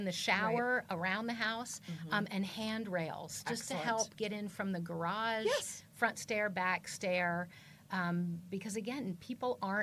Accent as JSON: {"language": "English", "region": "East Coast", "country": "United States", "moved": "yes", "said": "as a transplant, again, to bring this full circle, I'm from the East Coast."}